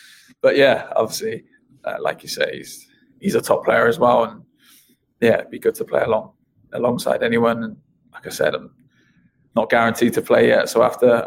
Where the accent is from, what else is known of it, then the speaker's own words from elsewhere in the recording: Bristol, South West England, United Kingdom; born there; because I was born in Bristol, so local.